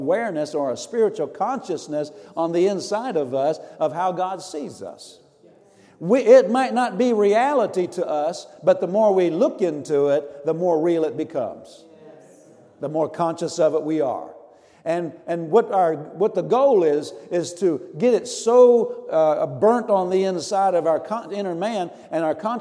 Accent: East Coast, United States; In the Midwest, I grew up on the East Coast. We had it there, too

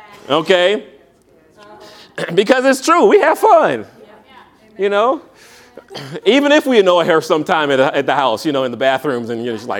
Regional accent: Detroit, Michigan, United States; And I know this, you know, growing up in Detroit, and I don't know, this might have been in your neck of the woods or so

